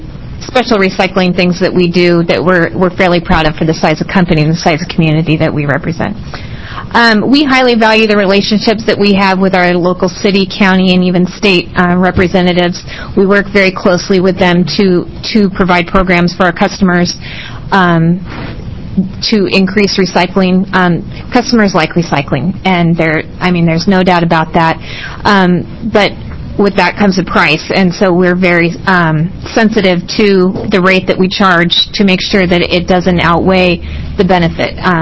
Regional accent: Lincoln City, Oregon, United States; from Lincoln City.

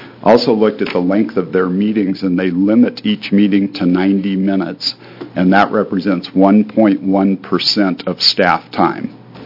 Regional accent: Keizer, Oregon, United States; I'm actually not from Polk County. I'm from Kaiser

